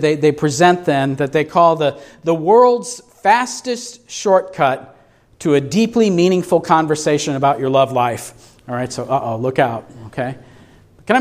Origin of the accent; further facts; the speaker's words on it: Peoria, Illinois, United States; I'm originally from Peoria, downstate.